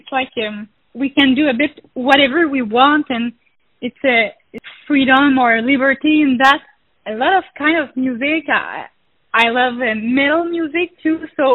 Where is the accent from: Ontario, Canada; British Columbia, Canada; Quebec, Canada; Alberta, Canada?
Quebec, Canada; Montreal; born there; I was born in Montreal City.